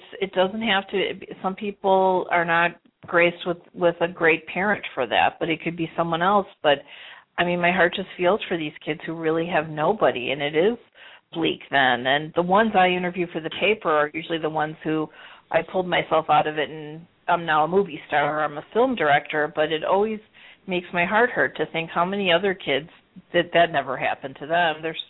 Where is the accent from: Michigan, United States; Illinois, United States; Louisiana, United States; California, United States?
Illinois, United States; Arlington Heights; I grew up in Arlington Heights, which is a suburb, but there was a family across the street.